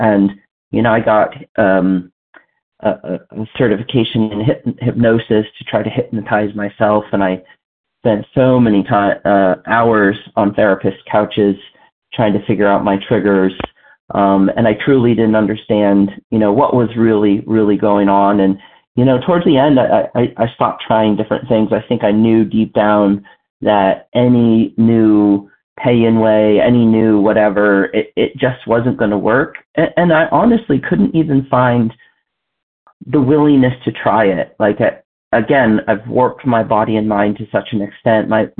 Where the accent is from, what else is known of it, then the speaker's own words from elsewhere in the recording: Pennsylvania, United States; from Pennsylvania.